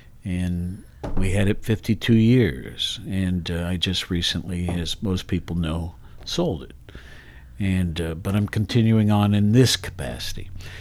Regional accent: Worthington, Ohio, United States; also born or lived in Wyoming / California / Honolulu; now in Athens, United States; I moved here from Honolulu. I was raised in Worthington, north of Columbus. Spent a lot of time in Wyoming and some other things too, but a lot of time in California.

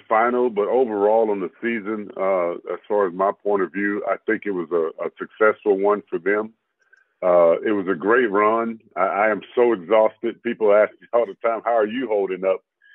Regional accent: Carrollton, United States; growing up in Carrollton is a small town.

